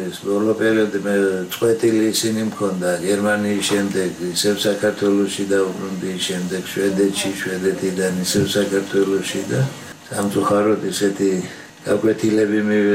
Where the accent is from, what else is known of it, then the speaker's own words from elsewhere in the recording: Tbilisi, Georgia; also born or lived in Batumi; დავიბადე ბათუმში, დავიზარდე თბილისში დედოვეში.